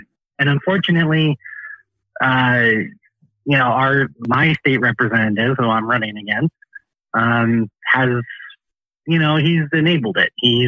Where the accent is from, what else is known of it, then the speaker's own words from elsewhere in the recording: Peoria, Illinois, United States; moved away; Originally, I am from Peoria, Illinois. My wife and I left that city, moved down into the Southern Illinois region many, many years ago.